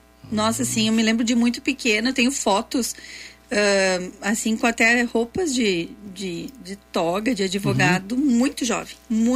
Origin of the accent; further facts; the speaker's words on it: Caxias do Sul, Rio Grande do Sul, Brazil; Bom, eu sou nascida de Caxias do Sul, bem ali no bairro Kaiser de Caxias, que na época não era muito central, né?